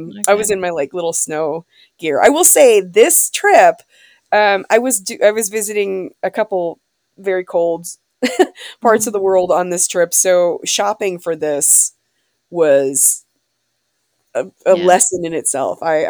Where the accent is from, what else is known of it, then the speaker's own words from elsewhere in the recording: Wisconsin, United States; growing up in Wisconsin, I always thought that I know how to dress for cold weather